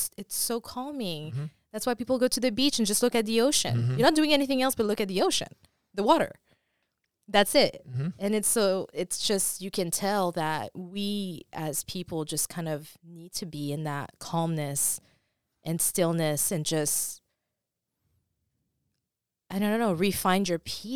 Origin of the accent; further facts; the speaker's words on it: France; English is a second language; I was born and raised in France.